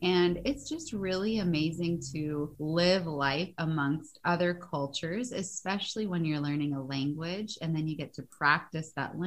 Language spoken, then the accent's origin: English; Michigan, United States; born there; now in South Carolina, United States; I'm American. I was born in Michigan and I'm currently in South Carolina.